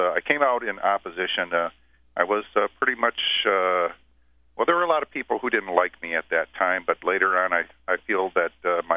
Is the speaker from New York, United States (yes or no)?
no; Holland, Michigan, United States; I'm a middle-aged man. Have my family here in Holland. I grew up in Holland. It's kind of a conservative area.